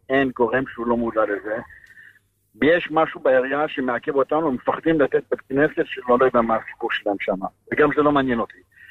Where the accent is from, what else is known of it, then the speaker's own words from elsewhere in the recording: France; Hebrew is a second language; אנחנו צרפתים ברמה, זה לא רמה שלנו